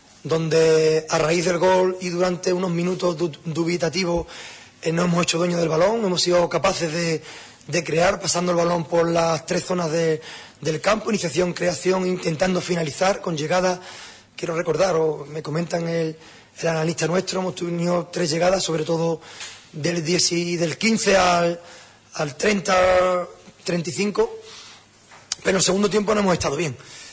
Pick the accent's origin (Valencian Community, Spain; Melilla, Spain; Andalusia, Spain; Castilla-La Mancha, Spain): Andalusia, Spain; Huelva; Soy de Huelva, dije en la previa que ese de Huelva, ese del Recre, lo sigo siendo